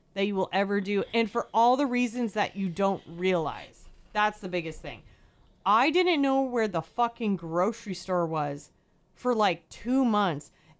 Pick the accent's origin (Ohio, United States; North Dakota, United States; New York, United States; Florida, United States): North Dakota, United States; Fargo; I'm from Fargo, North Dakota. So I'm from the biggest city that North Dakota has to offer